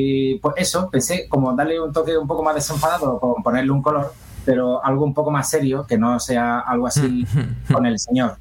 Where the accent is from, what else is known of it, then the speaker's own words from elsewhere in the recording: Andalusia, Spain; also born or lived in Valencia; yo nací en Valencia, en realidad, aunque vivo en Andalucía desde los 9 años, pero nací en Valencia